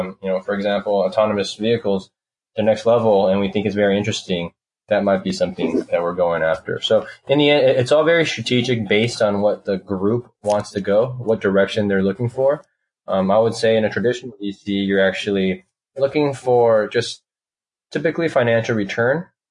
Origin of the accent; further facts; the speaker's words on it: California, United States; moved away as an adult; now in Taiwan; Well, I'm originally back from California in the United States, did strategy management consulting for about 6 years.